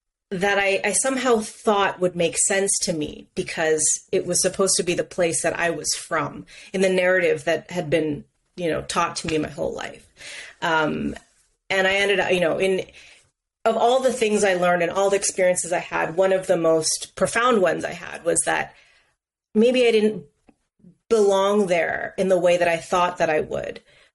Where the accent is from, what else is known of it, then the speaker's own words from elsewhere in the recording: Canada; Yes, I was born and raised in Canada.